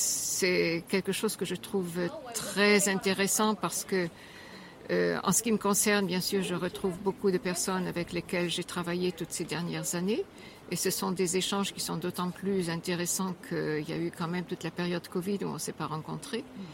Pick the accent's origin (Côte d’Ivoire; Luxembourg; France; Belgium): France; accent: German; now in Germany; je suis française d'origine mais j'habite en Allemagne depuis 50 ans, d'où mon petit accent allemand.